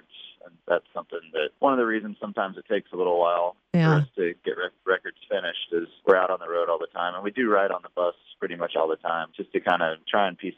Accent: Nashville, Tennessee, United States; we grew up on 90s country, you know, and so it's like all of those things, you know, we're born and raised in Nashville and kind of came up at the same time

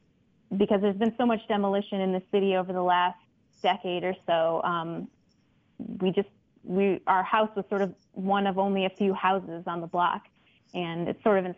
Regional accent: Michigan, United States; now in Detroit, United States; So I grew up in the suburbs of Detroit, but I've actually been living in the city of Detroit for a little bit more than a decade.

